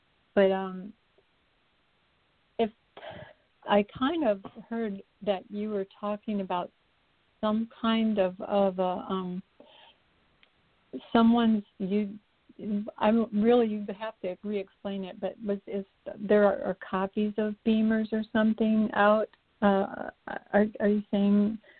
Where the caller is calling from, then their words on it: Sarasota, Florida, United States; in Sarasota, Florida.